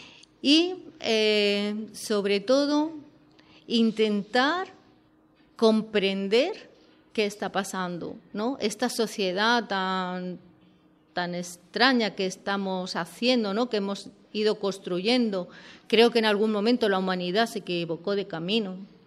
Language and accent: Spanish; Castilla-La Mancha, Spain; also born or lived in Extremadura, Spain / Granada, Spain; aunque soy de padres andaluces y nací en Extremadura. Y bueno, yo empecé a escribir en la Mancha, donde pasé mi infancia y mi adolescencia.